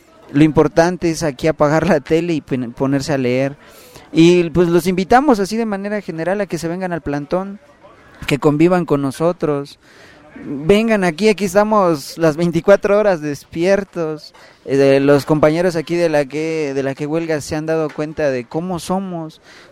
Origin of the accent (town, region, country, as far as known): Mexico